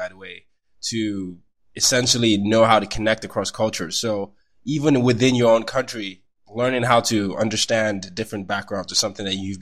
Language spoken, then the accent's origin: English; Nigeria; whenever I come out or I tell people I'm Nigerian